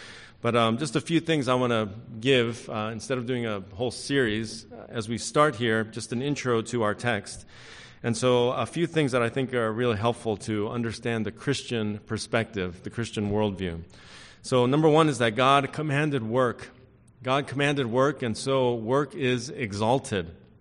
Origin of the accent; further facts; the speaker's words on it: East Coast, United States; And I thought maybe this was an East Coast thing. You know, I'm from the East Coast